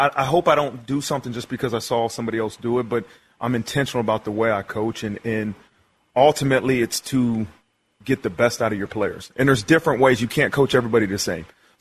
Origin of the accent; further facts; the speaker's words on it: Ohio, United States; Yeah, I was from Ohio. My father's from Columbus, Ohio. Grew up... all I did was watch Ohio State.